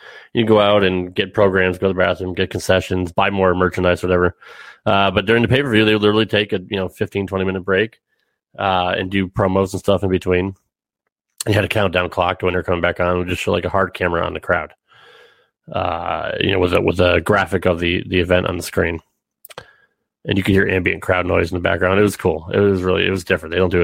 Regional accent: Windsor, Connecticut, United States; I grew up in Windsor, Connecticut, just south of Hartford

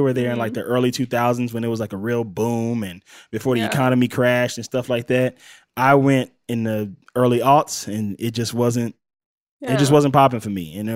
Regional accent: Mississippi, United States; I'm from Mississippi, and I haven't had an experience like that.

